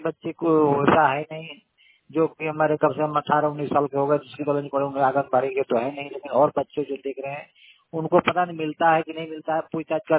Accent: Chukbera, Jharkhand, India; मैं झारखंड के पलामू डिस्ट्रिक्ट से हूँ। मेरा गांव चुकबेरा है।

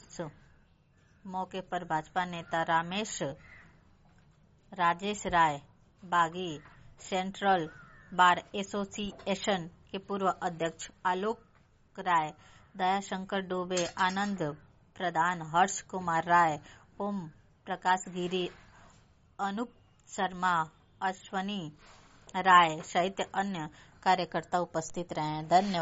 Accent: Ghazipur, Uttar Pradesh, India; Post मर्दा जिला गाजीपुर की रहने वाली हूँ।

